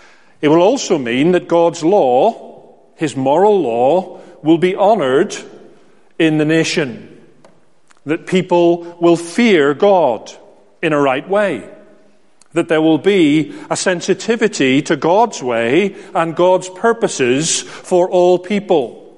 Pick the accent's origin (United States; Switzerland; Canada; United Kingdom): United Kingdom; Northern Ireland; The church in which I grew up in Northern Ireland